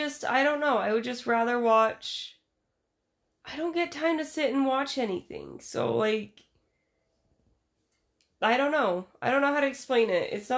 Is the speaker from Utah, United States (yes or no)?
yes; Utah, United States; Fuck, I'm from Utah.